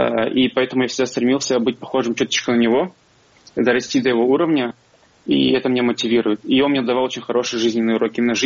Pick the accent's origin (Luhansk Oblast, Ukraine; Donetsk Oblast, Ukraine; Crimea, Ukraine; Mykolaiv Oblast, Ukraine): Crimea, Ukraine; я крымский татарин, не татарин, не из Татарстана, я не турок, я не украинец, я не русский, я крымский татарин.